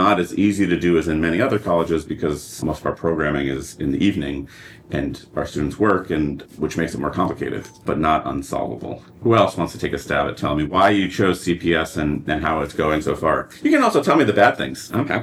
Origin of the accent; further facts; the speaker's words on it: New Hampshire, United States; I come from New Hampshire, so it's good.